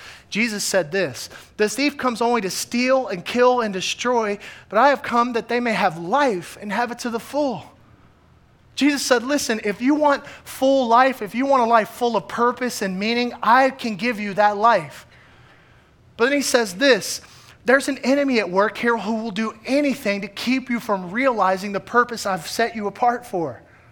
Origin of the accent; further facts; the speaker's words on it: the South, United States; I remember growing up in the South